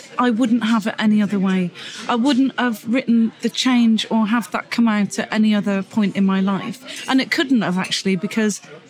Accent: Gloucester, South West England, United Kingdom; born there; I was born in Gloucester.

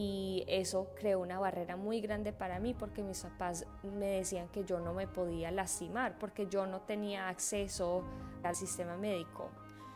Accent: Colombia; now in Jackson, United States; Soy una inmigrante colombiana viviendo en Jackson, Wyoming, que es un pueblito lleno de montañistas de esquí.

